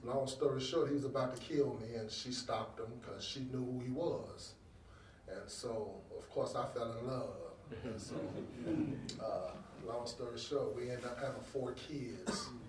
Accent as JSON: {"language": "English", "town": "Chicago", "region": "Illinois", "country": "United States", "tie": "born or raised there", "also_born_or_lived": "New York", "said": "So I was born in prison in New York. So my grandmother came and got me and brought me to my great aunt in Chicago"}